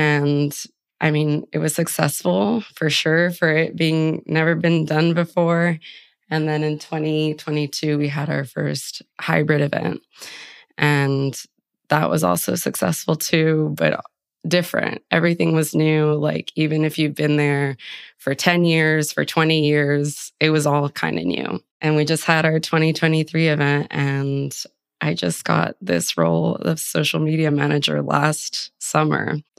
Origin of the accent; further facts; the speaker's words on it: Texas, United States; since I'm from South Texas, a border town with Mexico.